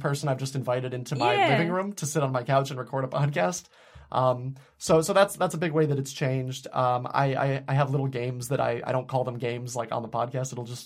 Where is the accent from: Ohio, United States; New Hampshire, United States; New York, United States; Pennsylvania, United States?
New Hampshire, United States; growing up in New Hampshire like I did, where it was, you know, my family was Episcopalian